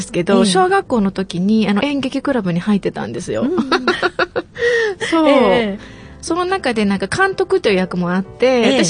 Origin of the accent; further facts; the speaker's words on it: Higashiura, Aichi, Japan; 愛知県の東浦町ってところになります。